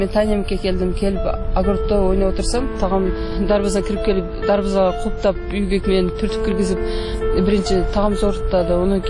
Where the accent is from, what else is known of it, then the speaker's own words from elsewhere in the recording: Sulukta, Batken Region, Kyrgyzstan; born there; Мен 1974 жылы Сүлүктү шаарында төрөлгөнмүн.